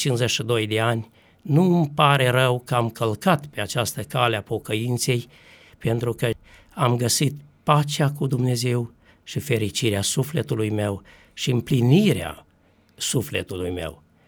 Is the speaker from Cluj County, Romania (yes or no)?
no; Marginea, Suceava County, Romania; în satul meu natal numit Comuna Marginea din județul Suceava.